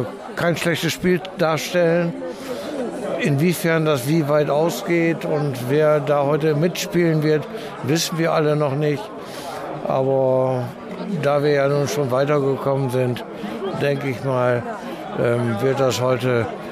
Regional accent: North Rhine-Westphalia, Germany; Und bin eigentlich ursprünglich aus Münsterland.

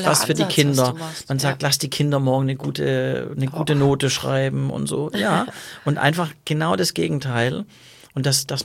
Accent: Baden-Württemberg, Germany; Ich bin Schwabe, weißt du?

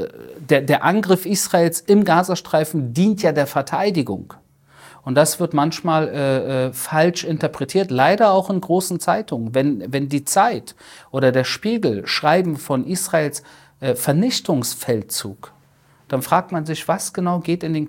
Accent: Berlin, Germany; ich bin in den 90ern in Berlin aufgewachsen

